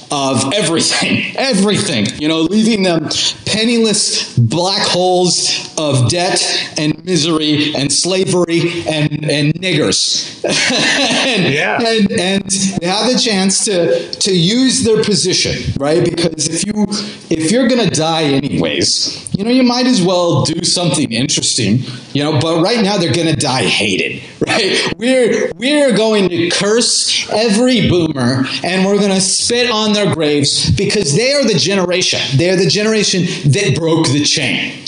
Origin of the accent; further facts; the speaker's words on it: Arkansas, United States; I'm an idiot from Arkansas. I'm a hillbilly.